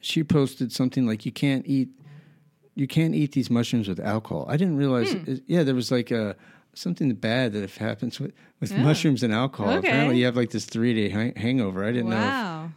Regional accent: Albuquerque, New Mexico, United States; also born or lived in San Diego; I grew up in Albuquerque, which was, it was a big city for that area at the time. And then I moved here from San Diego

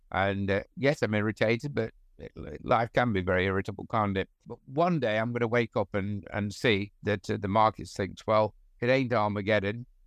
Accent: East Midlands, United Kingdom; I'm from Nottinghamshire, but not very further north.

